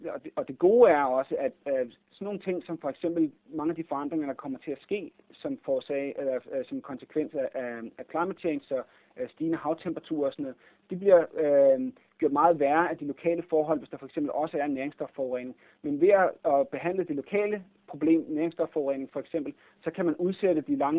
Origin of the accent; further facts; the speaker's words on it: Capital Region, Denmark; Jeg er vokset op på Bornholm rent faktisk, og har brugt meget tid ved vandet og snorklet rundt og så videre.